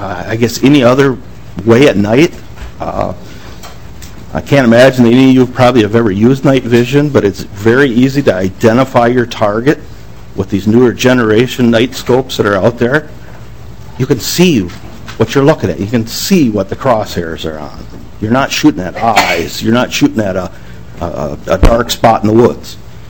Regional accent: Rochester, Minnesota, United States; I'm from Rochester, Minnesota.

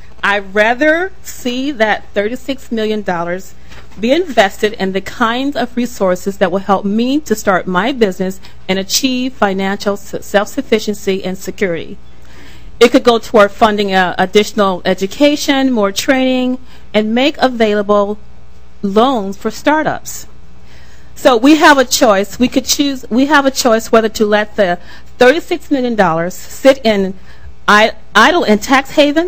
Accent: Apple Valley, California, United States; and I'm from Apple Valley.

